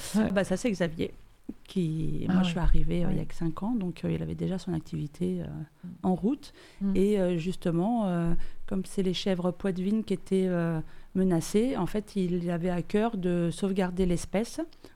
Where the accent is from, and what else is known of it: Normandy, France